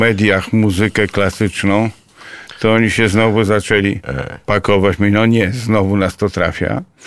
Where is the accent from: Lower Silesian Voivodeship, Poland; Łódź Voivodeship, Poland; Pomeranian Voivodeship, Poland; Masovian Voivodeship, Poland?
Masovian Voivodeship, Poland; Pruszków; born there; Ja się tam tylko urodziłem.